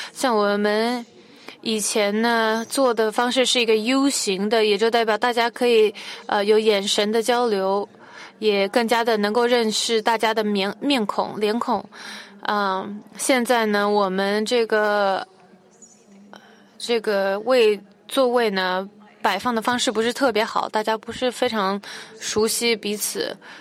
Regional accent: Uruguay; Chinese is a second language; 我是从乌拉圭来的。

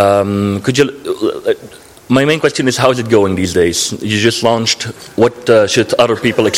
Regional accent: Belgium; I'm a journalist from Belgium for the Belgium IT magazine Data News.

